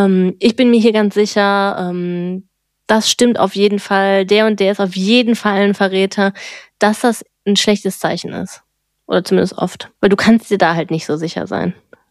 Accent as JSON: {"language": "German", "region": "North Rhine-Westphalia", "country": "Germany", "said": "Ich komme ja aus dem Ruhrpott"}